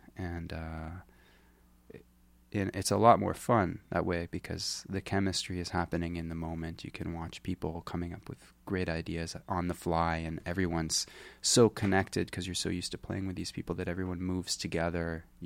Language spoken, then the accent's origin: English; Canada; It's my first, yeah, I'm Canadian